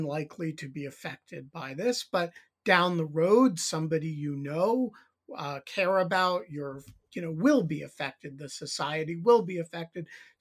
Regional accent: New York City, New York, United States; I grew up in the New York City area.

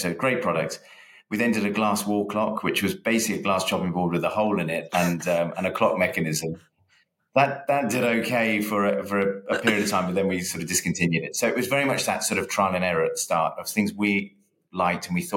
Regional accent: Birmingham, West Midlands, United Kingdom; we grew up in Birmingham, and our father and my grandfather set up a manufacturing business in Birmingham.

